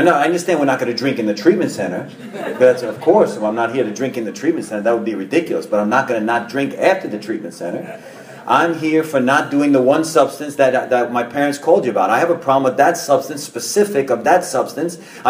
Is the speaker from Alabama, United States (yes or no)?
no; Long Island, New York, United States; So I grew up in Long Island, New York, right, in the 80s, mid-80s